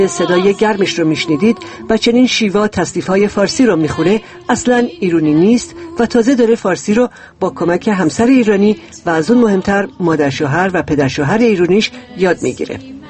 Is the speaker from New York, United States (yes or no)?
yes; New York, United States; born there; Persian is a second language; پدر و مادر من آلمانی و هلندی هستند و خودم در نیویورک آمریکا به دنیا آمدم. اما از وقتی با همسر ایرانی هم ازدواج کردم از بسیاری نظرها خودم را ایرانی حس می کنم، اگرچه رسما شهروند ایران نیستم.